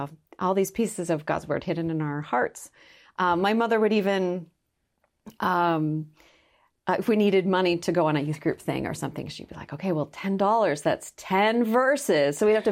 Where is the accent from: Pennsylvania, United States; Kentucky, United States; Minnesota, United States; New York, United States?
Minnesota, United States; So I'm from Minnesota.